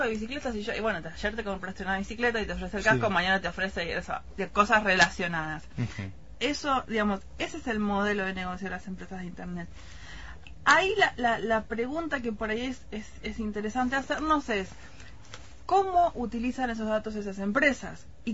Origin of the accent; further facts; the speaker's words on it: La Plata, Buenos Aires Province, Argentina; Yo soy platense, así que era una cosa pendiente que tenía presentarlo acá en la ciudad.